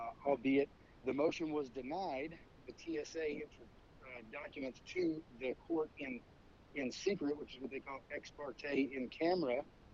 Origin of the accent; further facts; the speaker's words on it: Elizabethtown, Kentucky, United States; I'm from Elizabethtown, Kentucky.